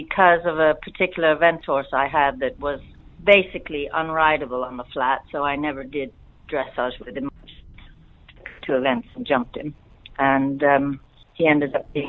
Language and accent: English; Hawaii, United States; I grew up in Hawaii. And at that time, there was nothing too formal. And so they had a cattle ranch. So I grew up riding Western and herding cattle.